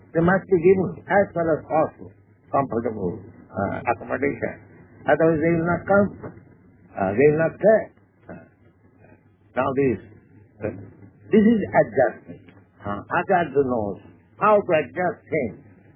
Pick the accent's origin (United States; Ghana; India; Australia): India; I came from India.